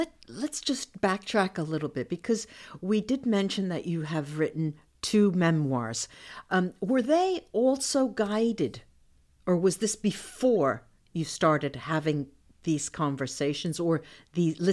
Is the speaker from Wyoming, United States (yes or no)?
no; New Jersey, United States; Grew up right in Jersey. Yeah. Northern Jersey. Yeah.